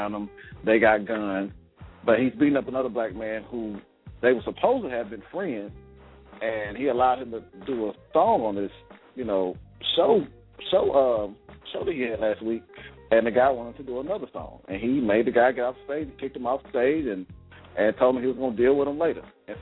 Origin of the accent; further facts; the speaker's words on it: Columbus, Mississippi, United States; even in my hometown, Columbus, Mississippi was like ranked as one of the places you would not want to go to last year